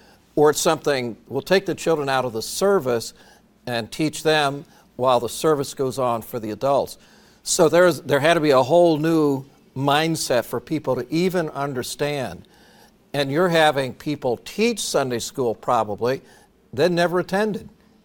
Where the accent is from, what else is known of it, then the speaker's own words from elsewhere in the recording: Indiana, United States; I grew up in Indiana, in a very rural area, and there was a town north of us, Brazil, Indiana, right off Highway 40